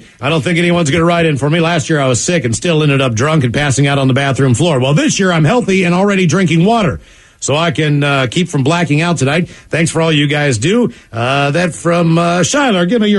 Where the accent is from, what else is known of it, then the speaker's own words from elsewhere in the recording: West Virginia, United States; born there; Same thing where I was born in Mingo County in West Virginia, the Hatfields and McCoys.